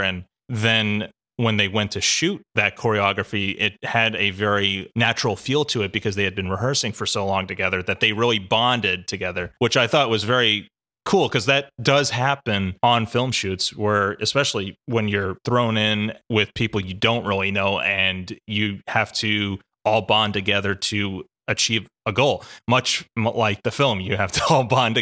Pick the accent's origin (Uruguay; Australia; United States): Australia; This is what I represent as an Australian director.